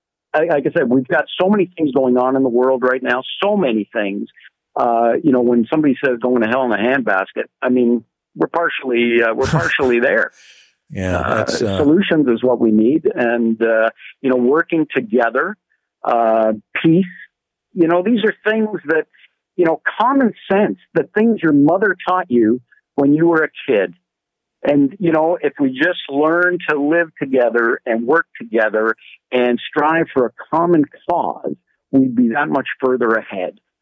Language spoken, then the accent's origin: English; Canada; that's just embarrassing mm-hmm. as a Canadian.